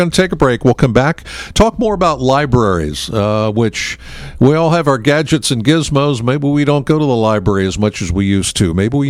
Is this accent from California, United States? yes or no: no; Penns Valley, Pennsylvania, United States; I'm from Penns Valley. I'm from the other direction.